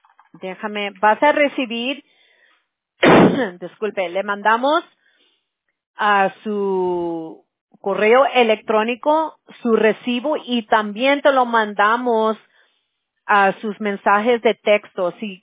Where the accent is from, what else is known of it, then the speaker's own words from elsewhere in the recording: California, United States; Yo soy de aquí, de California, pero mi abuelo, bueno, mis dos abuelos, mi abuelo materno, él era de Chihuahua